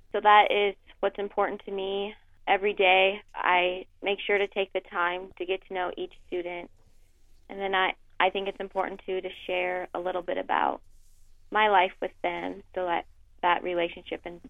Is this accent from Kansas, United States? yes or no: yes; Topeka, Kansas, United States; I'm from Topeka. I graduated from Hayden High School. And then I graduated from Washburn University.